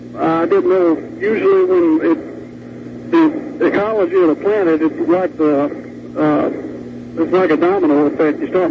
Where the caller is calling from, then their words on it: Oklahoma, United States; I'm calling from Oklahoma.